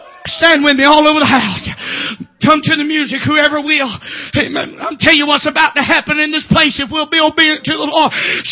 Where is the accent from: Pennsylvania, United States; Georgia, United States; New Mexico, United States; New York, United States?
Georgia, United States; You don't even know where I come from. You know I came from Georgia, don't you?